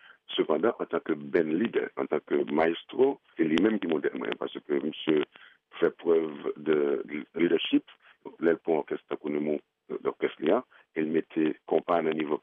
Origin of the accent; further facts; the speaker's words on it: Haiti; Donc, bon, en tant qu'haïtien, moi qui aime mon matin